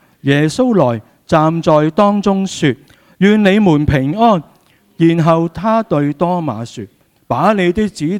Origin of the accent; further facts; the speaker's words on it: Hong Kong; 其实我们香港人都是很心急的嘛。